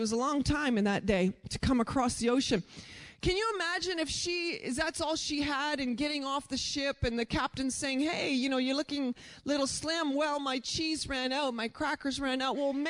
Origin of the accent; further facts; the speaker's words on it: Canada; And I'm like, "God, I'm a Canadian, you know? Lord, have mercy."